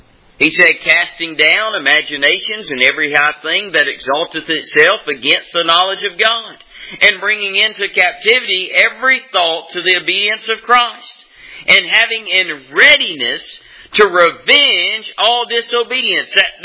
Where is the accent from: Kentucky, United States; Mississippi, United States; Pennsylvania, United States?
Mississippi, United States; if you want to speak correct English. I'm from Mississippi.